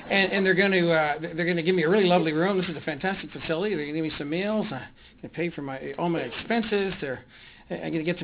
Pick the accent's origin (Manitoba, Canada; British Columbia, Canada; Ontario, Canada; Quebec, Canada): Ontario, Canada; Toronto; My hometown is Toronto, Canada.